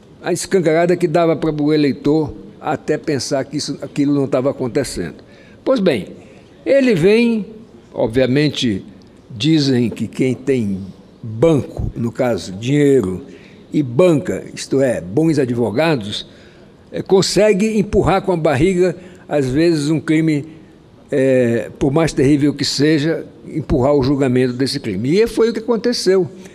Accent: Roraima, Brazil; eu exerci a medicina lá no meu estado natal, Roraima

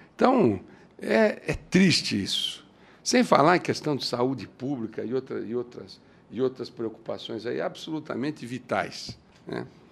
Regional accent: Mato Grosso do Sul, Brazil; Nós somos de Mato Grosso do Sul, um estado onde o agronegócio tem um papel preponderante

